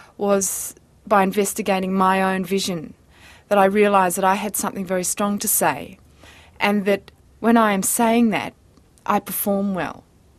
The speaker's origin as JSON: {"language": "English", "town": "Melbourne", "region": "Victoria", "country": "Australia", "tie": "born or raised there", "said": "I grew up in Melbourne."}